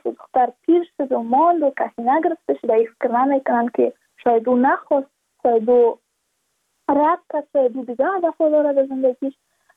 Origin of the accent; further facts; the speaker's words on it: Badakhshan, Afghanistan; چون ما از بدخشان هستیم، یعنی منطقای دور دستش،